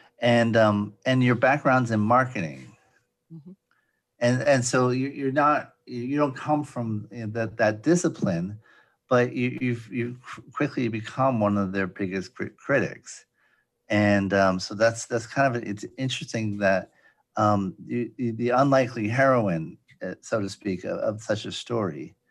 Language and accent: English; Providence, Rhode Island, United States; I'm from Providence. I've worked to lose it somewhat, but it comes back.